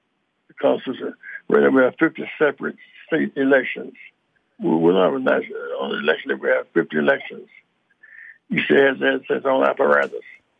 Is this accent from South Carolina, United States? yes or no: yes; Rainbow, South Carolina, United States; When I grew up in Rainbow, South Carolina, all the bus drivers were local, were white.